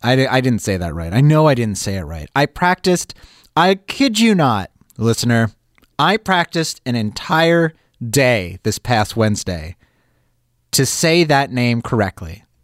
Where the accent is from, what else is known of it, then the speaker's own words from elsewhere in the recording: United States; I'm sorry. I grew up in the States.